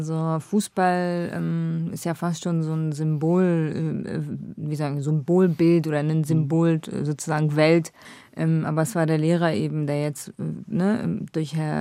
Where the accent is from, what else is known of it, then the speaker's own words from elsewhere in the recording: Iraq; moved away; Ich bin als Kurdin aus dem Irak geflüchtet.